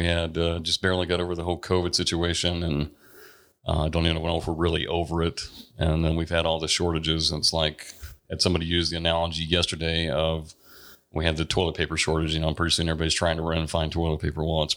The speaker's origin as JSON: {"language": "English", "region": "Texas", "country": "United States", "tie": "born or raised there", "said": "being a Texan, I would always call it Central Texas. Other people would say it's South Texas. I grew up between Austin and San Antonio."}